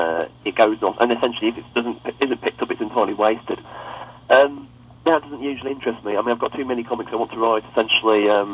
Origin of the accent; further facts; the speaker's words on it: England, United Kingdom; because, you know, I'm English and swearing.